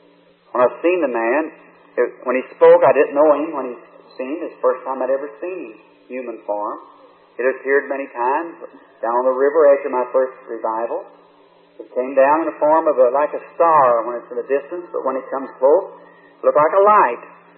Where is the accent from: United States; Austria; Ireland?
Ireland; We're Irish by descent and by nationality, rather.